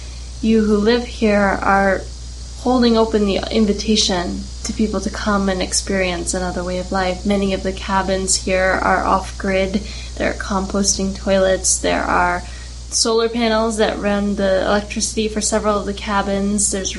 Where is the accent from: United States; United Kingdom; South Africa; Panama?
United States; East Coast; You know, when I was growing up, I grew up on the East Coast, where children used to get bused down to the Plymouth Plantation and Sturbridge Village